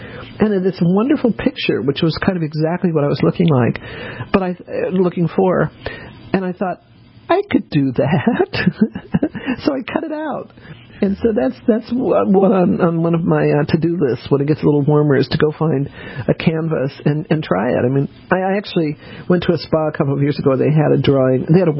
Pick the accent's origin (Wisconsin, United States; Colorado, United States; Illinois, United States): Colorado, United States; I grew up in Colorado